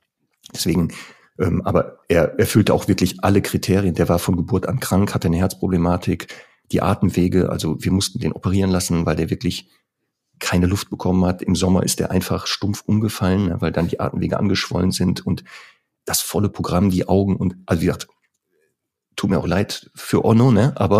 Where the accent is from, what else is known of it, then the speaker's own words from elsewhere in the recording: North Rhine-Westphalia, Germany; ich komme ja wie gesagt aus dem Ruhrgebiet